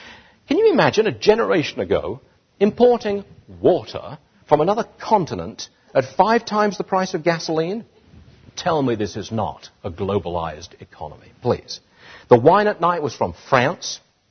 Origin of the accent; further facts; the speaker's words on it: England, United Kingdom; now in Hong Kong; I'm an Englishman, originally. Been here 35 years, but I'm still an Englishman.